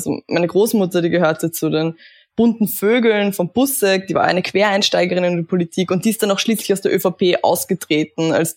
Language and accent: German; Kleinhöflein, Burgenland, Austria; ich bin in Burgenland aufgewachsen, in einem kleinen Vorort von Eisenstadt, Kleinhöflein heißt das. Also wir haben nicht mal ein eigenes Ortsschild